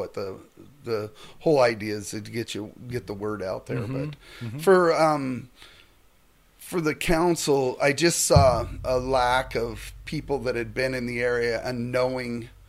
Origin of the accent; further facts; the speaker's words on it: Priest River, Idaho, United States; So I was born and raised in Priest River, so I've been a resident for 61 years.